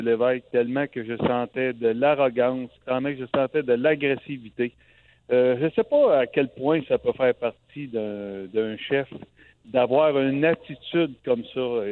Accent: Shawinigan, Quebec, Canada; Moi, c'est sûr que je suis de Shawinigan. Je suis pas de la région de Trois-Rivières.

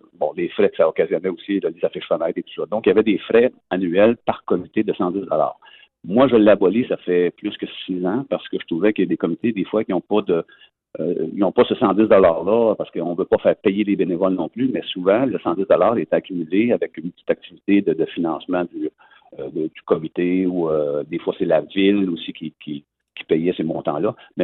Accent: Sainte-Thérèse, Quebec, Canada; now in Trois-Rivières, Canada; je suis natif de Sainte-Thérèse

